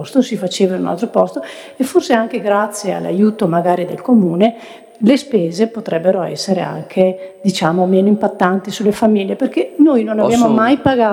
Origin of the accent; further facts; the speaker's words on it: Arcugnano, Veneto, Italy; born there; io sono nata ad Arcugnano e dai 13-14 anni ho sempre frequentato il Perarock.